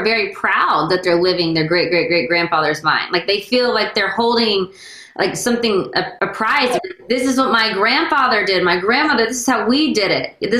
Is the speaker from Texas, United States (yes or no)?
yes; Texas, United States; I grew up in Texas, and I mean, I love where I've grown up, but it's just like, you know, there's like the code of the South